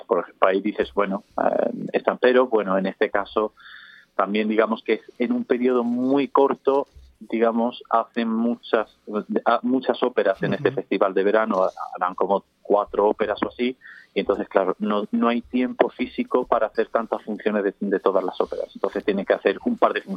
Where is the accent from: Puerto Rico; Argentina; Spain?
Spain; Andalusia; vuelvo a bajar por mi tierra, por Andalucía.